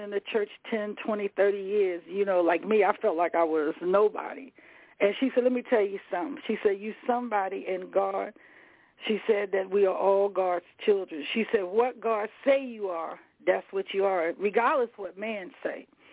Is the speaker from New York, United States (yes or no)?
no; Baltimore, Maryland, United States; I'm a street girl. I'm from East Side here in Baltimore.